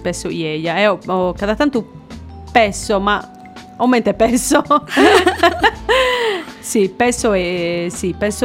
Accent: Orgosolo, Sardinia, Italy; first language fr; Italian is a second language; also born or lived in France; io non sono nati in Italia, sono nati in Francia, però so izzade, immigrato, so orgoleso, si stavano in Francia, quindi la prima lingua mia, io sono arrivato a Orgosolo e io ho 7 anni, quindi la prima lingua mia, uso francese.

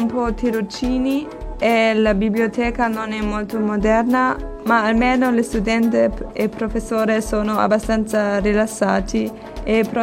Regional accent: Göttingen, Lower Saxony, Germany; Italian is a second language; now in Cagliari, Italy; Göttingen di Germania.

